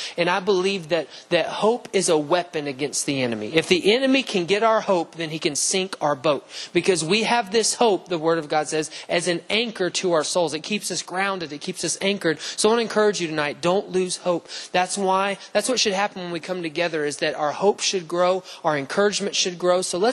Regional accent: Alabama, United States; I grew up in Alabama, and so, you know, we heard sirens, you know, every April the tornado sirens were going to go off

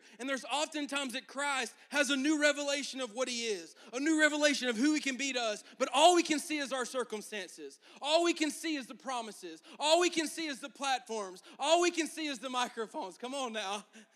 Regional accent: Florida, United States; We're not hill country people. We're flatland boys from Florida.

